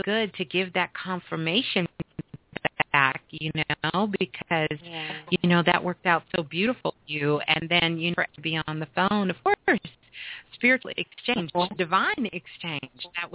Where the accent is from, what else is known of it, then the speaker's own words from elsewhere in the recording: Brooklyn, New York, United States; I don't want to know about Brooklyn because I'm a Brooklyn girl. I'm from Brooklyn.